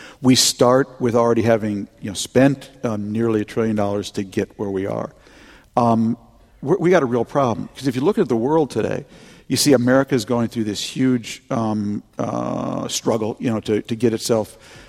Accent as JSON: {"language": "English", "region": "Minnesota", "country": "United States", "tie": "born or raised there", "said": "I grew up in Minnesota in the 50s, 60s, and 70s."}